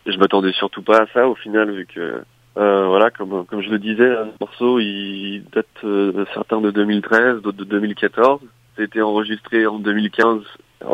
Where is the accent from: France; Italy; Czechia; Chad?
France; Lyon, Auvergne-Rhône-Alpes; born there; Ouais, je suis né à Croix-Rousse, ouais. Donc on va dire lyonnais de souche.